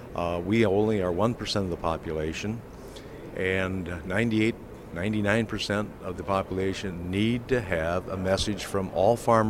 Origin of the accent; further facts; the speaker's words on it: Madison, Minnesota, United States; I am from Western Minnesota, Madison, Minnesota.